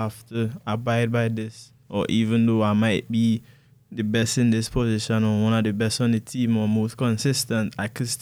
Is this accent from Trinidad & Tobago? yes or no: yes; Tobago, Trinidad & Tobago; born there; Yes, I was born in Tobago.